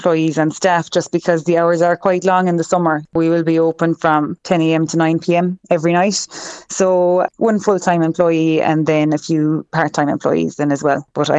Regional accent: Cork, County Cork, Ireland; now in Killarney, Ireland; But I've been in Killarney for 6 years now. I'm from Cork originally.

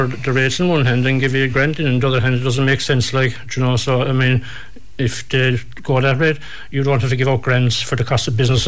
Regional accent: Kenmare, Munster, Ireland; especially in my hometown of Kilmare.

